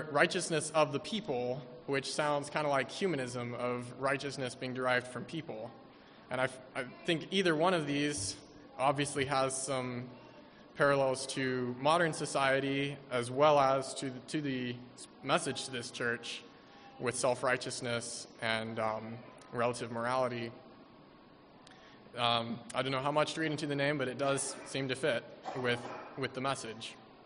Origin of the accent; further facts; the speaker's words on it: United States; Especially with it being the 4th of July weekend and partly just being an American